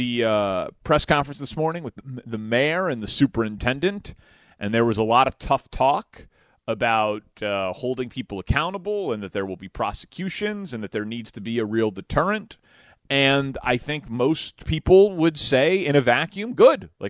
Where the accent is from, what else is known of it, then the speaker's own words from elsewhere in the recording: Chicago, Illinois, United States; as just a Chicagoan and someone who loves this city, despite all of its many flaws